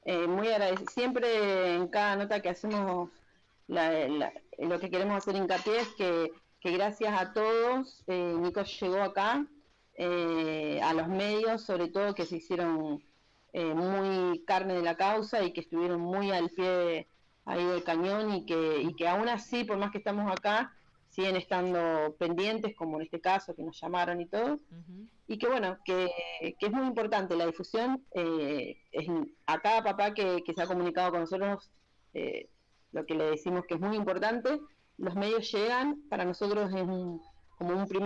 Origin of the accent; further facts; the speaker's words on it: Rosario, Santa Fe, Argentina; yo soy de Rosario